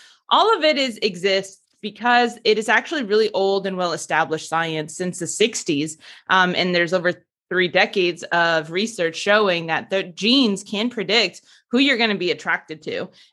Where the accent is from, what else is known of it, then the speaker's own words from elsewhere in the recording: New Jersey, United States; also born or lived in Houston, Texas; So originally from New Jersey in the United States, and then I moved to Houston, Texas for 8 years